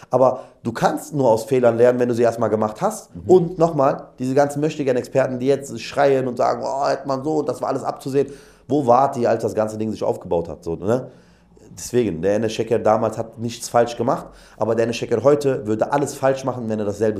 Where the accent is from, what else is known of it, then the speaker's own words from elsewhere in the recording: Germany; Ich bin selber in Deutschland aufgewachsen. Ich habe hier mein Abitur gemacht, Schule, Kindergarten. Ich habe alles hier erlebt.